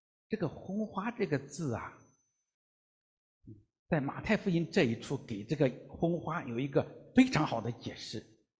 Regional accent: Henan, China; 我们老家河南老叫洋油

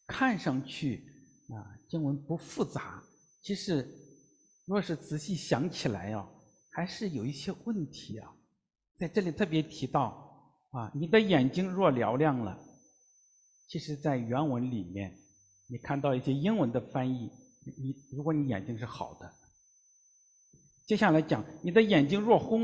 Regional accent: Henan, China; 我们老家河南老叫洋油

